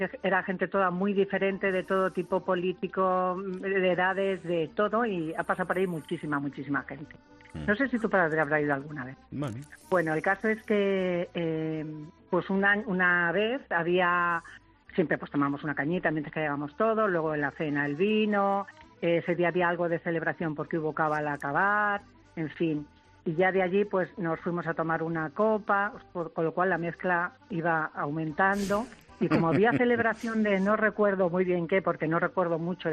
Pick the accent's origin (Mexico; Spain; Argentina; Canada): Spain; Albacete, Castilla-La Mancha; now in Cantabria, Spain; Vale, soy una albaceteña que vive en Cantabria.